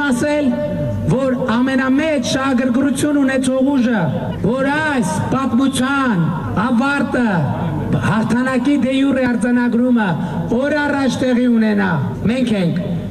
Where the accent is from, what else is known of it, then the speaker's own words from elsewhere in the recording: Ijevan, Tavush, Armenia; born there; Ես ծնունդով իջևանցի եմ